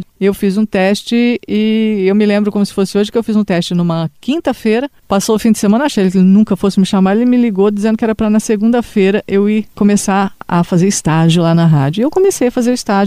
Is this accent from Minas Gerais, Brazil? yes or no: no; Osvaldo Cruz, São Paulo, Brazil; Eu nasci em Oswaldo Cruz em dezembro, 20 de dezembro de 1970.